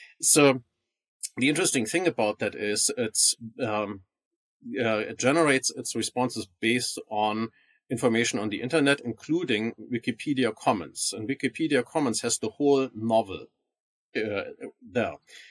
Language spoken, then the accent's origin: English; Germany; also born or lived in Hamburg / Freiburg / Munich; No, I'm from the north. I was born in Hamburg and grew up a little northwest from there, partly even on an island in the North Sea. And then I studied in Freiburg in the southwest of Germany, and then also in Munich where I did my doctorate.